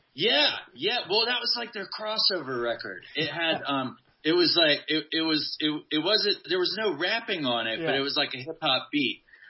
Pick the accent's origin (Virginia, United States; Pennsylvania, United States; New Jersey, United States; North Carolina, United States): North Carolina, United States; Hillsborough; In Hillsborough.